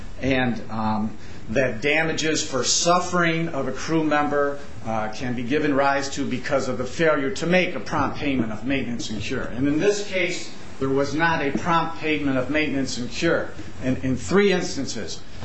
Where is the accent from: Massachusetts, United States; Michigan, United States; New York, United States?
Michigan, United States; Detroit; I'm from the Detroit area, and flying out here last night, I was looking at this file